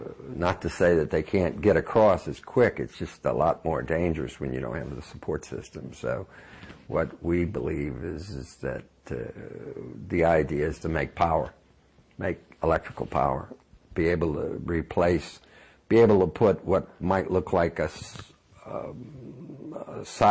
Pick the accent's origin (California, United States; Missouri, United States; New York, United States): Missouri, United States; And, you know, show me, and I'm from Missouri, you got to show me a picture of it coming, and I'll buy it.